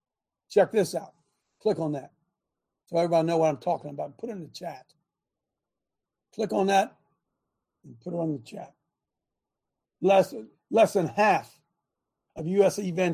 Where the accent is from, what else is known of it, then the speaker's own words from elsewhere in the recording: Ohio, United States; In my home state of Ohio, abortion was placed on the ballot in 2023